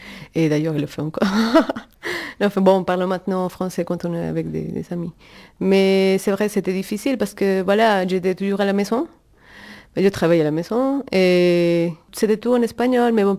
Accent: Venezuela; French is a second language; now in Neuchâtel, Switzerland; je viens de Venezuela. J'habite à Neuchâtel

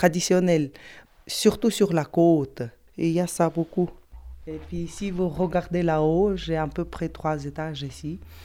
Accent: Chukotka Autonomous Okrug, Russia; now in Les Hauts-Geneveys, Switzerland; Je viens de Tchoukotka, région autochtone de la Russie, au détroit de Bering, juste en face de l'Alaska. J'habite actuellement au Haut-Genève, canton de Neuchâtel.

